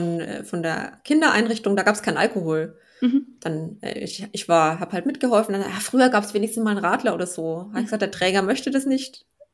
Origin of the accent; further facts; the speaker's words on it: Bamberg, Bavaria, Germany; also ich jetzt aus meiner Gegend, ich komme aus Bamberg.